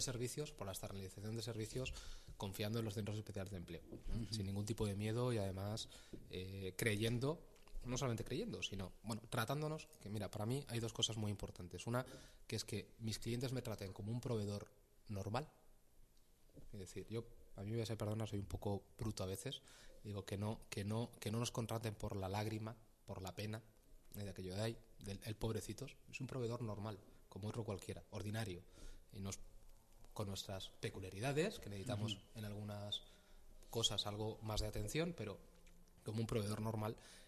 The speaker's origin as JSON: {"language": "Spanish", "town": "Puertollano", "region": "Castilla-La Mancha", "country": "Spain", "said": "Me quería Castilla-La Mancha porque yo vengo de allí. Yo soy manchego, soy de Puerto Llano"}